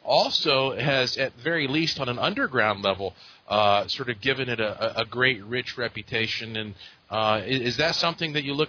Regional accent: Asheville, North Carolina, United States; when I told people up there that I was from Asheville, where they shot large portions of that movie

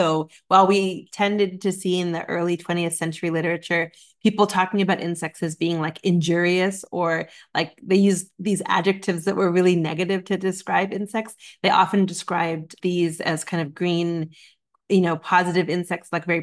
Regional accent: Canada; now in United States; I'm originally from Canada also, so I am a Canadian and I'm living here in the United States.

